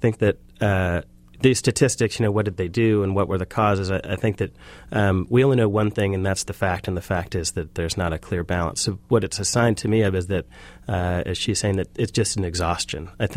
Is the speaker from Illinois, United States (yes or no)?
no; Detroit, Michigan, United States; now in Seattle, United States